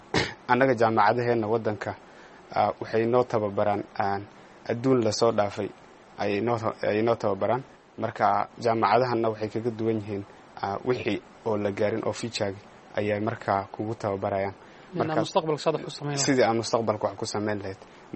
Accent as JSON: {"language": "Somali", "town": "Garissa", "region": "Garissa County", "country": "Kenya", "said": "waxaan ka imaaday wadanka kenya magaalada gaarisa ayaan ka imaaday"}